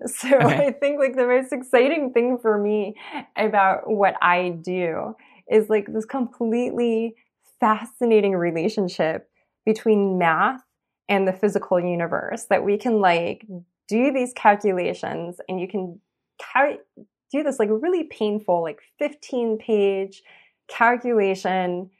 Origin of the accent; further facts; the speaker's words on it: Los Angeles, California, United States; because I grew up in East Los Angeles and I grew up in like a primarily like Chicano and also like Centro Americano like community.